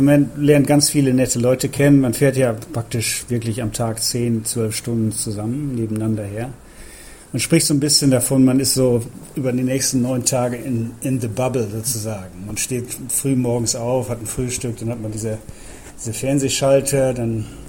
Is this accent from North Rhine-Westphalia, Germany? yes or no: yes; North Rhine-Westphalia, Germany; Ich komme aus dem Münsterland